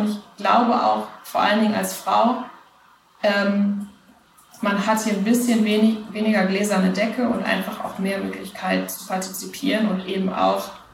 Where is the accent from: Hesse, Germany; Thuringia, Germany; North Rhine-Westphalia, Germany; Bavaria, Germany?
North Rhine-Westphalia, Germany; Münster; Münster, wo ich herkomme